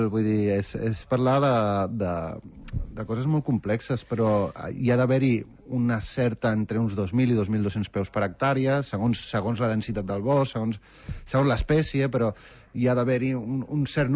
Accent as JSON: {"language": "Catalan", "town": "Calafell", "region": "Catalonia", "country": "Spain", "said": "jo soc de Calafell"}